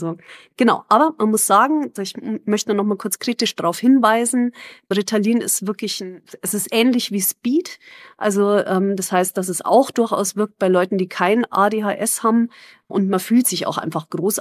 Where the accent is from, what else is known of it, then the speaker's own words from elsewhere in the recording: Munich, Bavaria, Germany; ich bin Münchner Musikerin und Musikaktivistin.